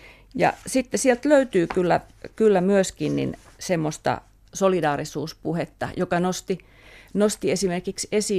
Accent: Lammi, Kanta-Häme, Finland; No se on itse asiassa mun kotikuntani

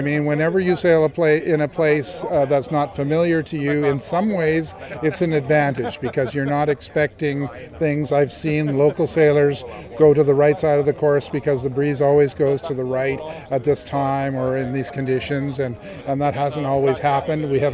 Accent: Canada; I'm Canadian, but I'm sailing an American boat here

